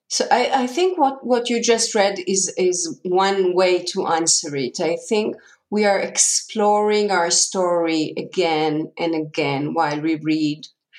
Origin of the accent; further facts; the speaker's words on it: Tel Aviv, Tel Aviv District, Israel; I was raised in Tel Aviv to these parents, to Holocaust in the background